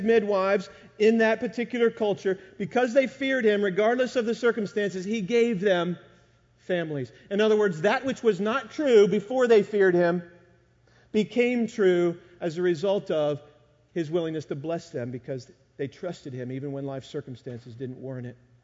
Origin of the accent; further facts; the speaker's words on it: Maryland, United States; because we grew up in Maryland and we're big O's fans.